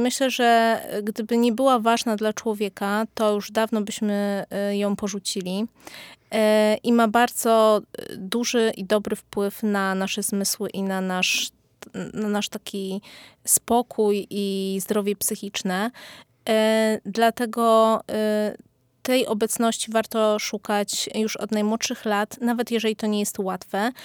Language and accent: Polish; Subcarpathian Voivodeship, Poland; now in Kraków, Poland; bo pochodzę po prostu z małej bieszczadzkiej wioski i dopiero zaczęłam chłonąć tą kulturę tutaj w Krakowie na studiach, więc późno.